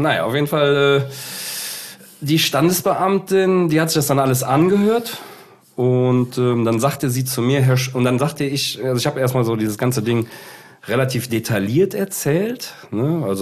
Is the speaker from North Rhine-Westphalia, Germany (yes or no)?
yes; Cologne, North Rhine-Westphalia, Germany; Also ich komme ja erstmal hier aus Köln.